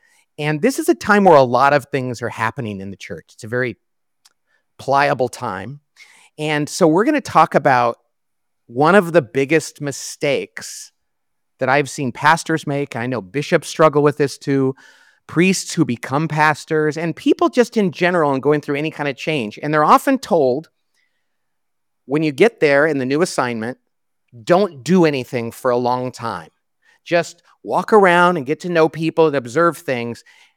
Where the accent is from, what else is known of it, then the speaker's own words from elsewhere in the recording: Bakersfield, California, United States; I remember years ago, you were a pastor in my hometown of Bakersfield, California at St. Philip's.